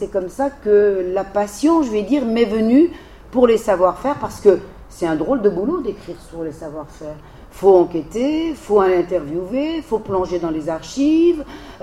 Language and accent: French; Grand Est, France; j'ai plus un pied en Lorraine qu'en Alsace, parce que je suis née en Lorraine, j'ai grandi en Lorraine.